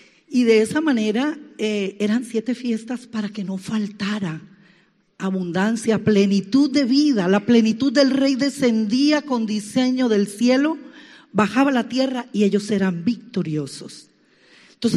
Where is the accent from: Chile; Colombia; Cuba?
Colombia; Caribbean Region; Y si como costeña yo bailaba y cantaba vallenatos